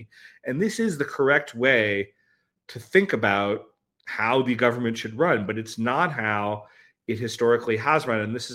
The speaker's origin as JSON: {"language": "English", "region": "North Carolina", "country": "United States", "tie": "born or raised there", "lives_now": "Montana, United States", "said": "I grew up in North Carolina."}